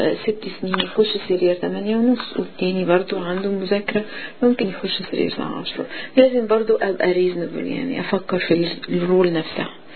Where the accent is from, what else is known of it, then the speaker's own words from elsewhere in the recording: Egypt; moved away; لنا وقت كتير قوي ان احنا جايين من مصر